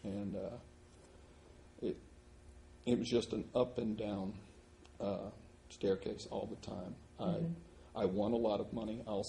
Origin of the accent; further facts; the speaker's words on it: Dublin, Georgia, United States; now in Macon, United States; I live in Macon, Georgia. I'm originally here from Dublin, Georgia. And let's see, I've been in Macon 37 years.